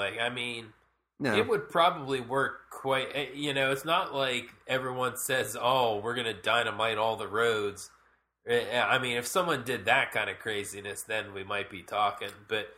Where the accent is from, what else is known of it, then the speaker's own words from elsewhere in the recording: Pennsylvania, United States; Central Pennsylvania, you know, after I thought about it a little bit longer, I'm like, yeah, Central Pennsylvania really isn't East Coast.